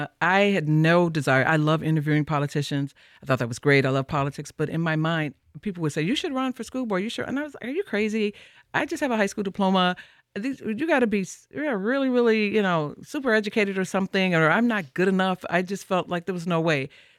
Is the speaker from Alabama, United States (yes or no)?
no; Chicago, Illinois, United States; I don't have a college degree. I grew up in Chicago, and I had gotten a job with the city of Chicago.